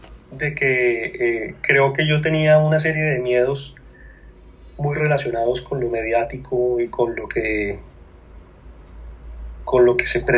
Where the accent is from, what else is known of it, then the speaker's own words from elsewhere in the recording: Bogotá, Colombia; Yo soy bogotano. Bogotano muy rolo, pero tengo una familia muy mezclada. Los orígenes de mi familia son de Bucaramanga, toda mi familia paterna, y mi familia materna son pues por el lado de la costa